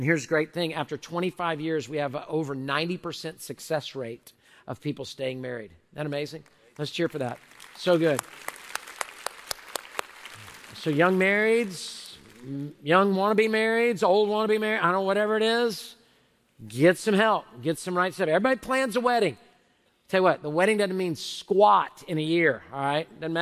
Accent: Houston, Texas, United States; I grew up here in Houston, native Houstonian, born in Herman Hospital, raised in southwest part of our city, went away to college, came back. So Houston, I know Houston, big city boy here.

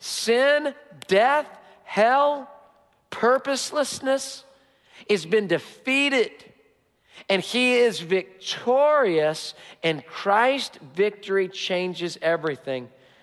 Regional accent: United States; I'm an American, but let me tell you what I am before I'm an American.

